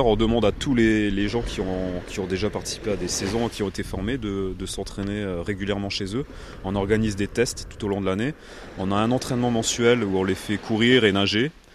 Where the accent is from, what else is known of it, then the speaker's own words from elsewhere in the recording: Grand Est, France; on vient du Grand Est. C'est pas une région où on a beaucoup de plages. On a des jolis lacs. Il y a quelques plages sur ces lacs.